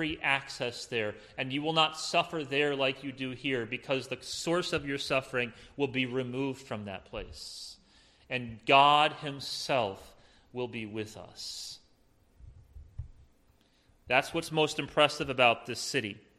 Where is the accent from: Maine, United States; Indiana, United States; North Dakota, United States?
Indiana, United States; Spencer; born or raised there